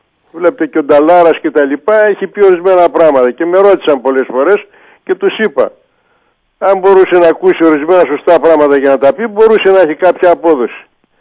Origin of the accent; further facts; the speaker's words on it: Thessaloniki, Central Macedonia, Greece; born there; επειδή εγώ γεννήθηκα στη Θεσσαλονίκη. Οι γονείς μου βέβαια, ο πατέρας μου ήταν ηπειρώτης ας πούμε.